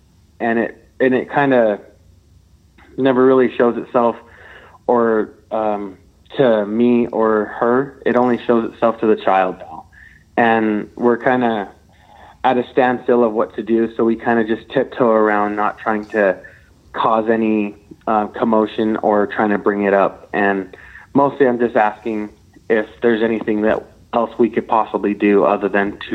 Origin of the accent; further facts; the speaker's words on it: Utah, United States; Hi, Tony. … I'm from Utah.